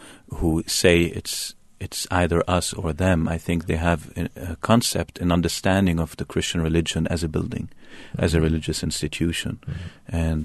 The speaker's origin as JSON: {"language": "English", "town": "Beirut", "region": "Beirut Governorate", "country": "Lebanon", "tie": "born or raised there", "said": "as an Arab Christian. I was born in Beirut. I grew up in the Muslim-majority part of Beirut."}